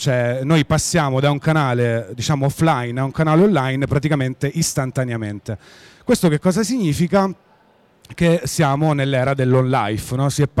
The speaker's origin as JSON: {"language": "Italian", "region": "Apulia", "country": "Italy", "moved": "yes", "lives_now": "Milan, Italy", "said": "Sono pugliese, però vivo a Milano da circa 10 anni, quindi sono adottato"}